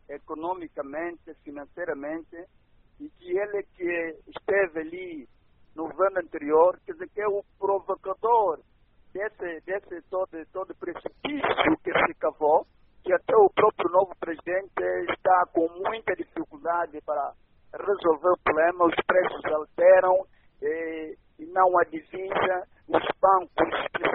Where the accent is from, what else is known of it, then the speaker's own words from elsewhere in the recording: Cabinda, Angola; aqui em Cabinda, principalmente no Belize, na aldeia onde a minha terra natal